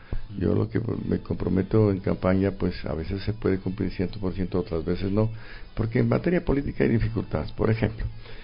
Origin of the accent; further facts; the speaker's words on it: La Florida, Nariño, Colombia; Yo soy de la Florida, soy de esta región, ¿no? Tengo algunos familiares … acá en el tambo.